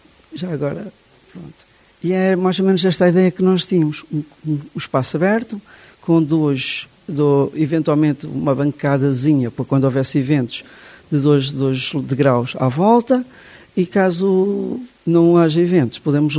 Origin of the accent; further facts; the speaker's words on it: Valega, Aveiro, Portugal; sou de Valga, sou professor primário